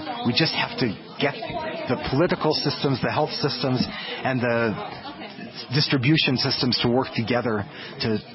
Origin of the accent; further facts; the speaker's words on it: Midwest, United States; And I grew up in the Midwest